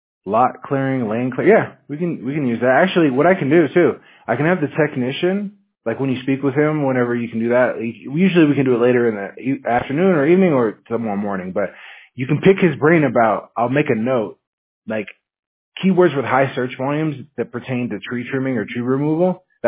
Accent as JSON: {"language": "English", "region": "Washington", "country": "United States", "moved": "yes", "lives_now": "Fountain Valley, United States", "said": "Me, myself, I'm from Washington State, though, a little colder."}